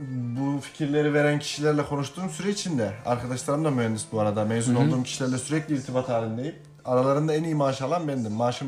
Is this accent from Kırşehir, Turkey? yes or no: yes; Kırşehir, Turkey; Ben Kırşehirliyim. Kırşehir'e taşınmıştı ailem. Kırşehir'de ailemle oturuyorum